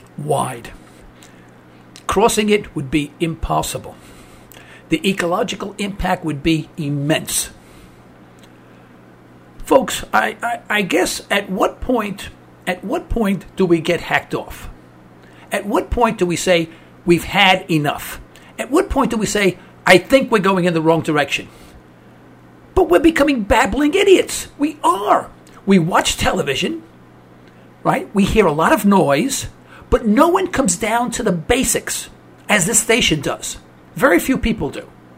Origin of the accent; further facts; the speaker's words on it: New York, United States; accent: New York; also born or lived in Houston, United States; I'm originally from New York, as you can tell from my accent, but I lived in Texas. I lived in Houston, Texas for almost 4 years.